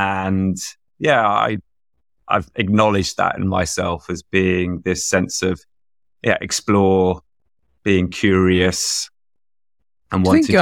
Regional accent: London, United Kingdom; I grew up in London, proudly took the tube to school, which in the late 70s, early 80s was quite an adventure, let's say.

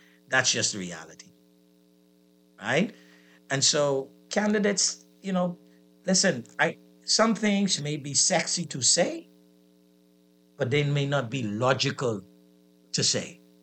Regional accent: Grand Bahama, Bahamas; I grew up in Grand Bahama.

